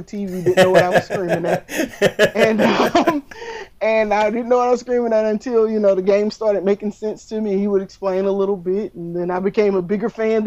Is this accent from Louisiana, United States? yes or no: yes; Louisiana, United States; I am from Louisiana, about an hour outside of New Orleans.